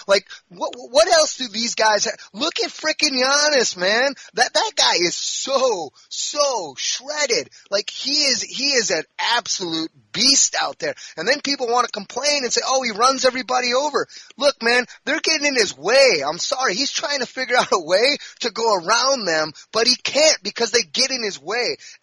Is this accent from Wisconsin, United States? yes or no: yes; Milwaukee, Wisconsin, United States; now in Phoenix, United States; my hometown team, the place I love, Cream City, Milwaukee, Wisconsin, born and raised in that great state of Wisconsin and grew up in Milwaukee. So at the end of the day, that's where my loyalty is, man. I live in Phoenix, Arizona.